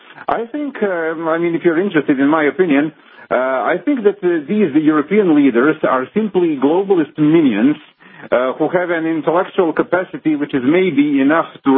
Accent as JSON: {"language": "English", "country": "Bosnia & Herzegovina", "second_language": "English", "said": "here I'm a Serb from Bosnia"}